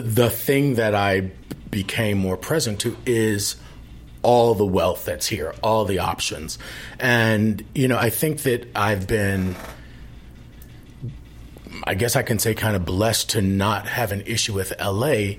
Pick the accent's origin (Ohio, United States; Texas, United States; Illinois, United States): Illinois, United States; Chicago; born there; No, I was born in Chicago.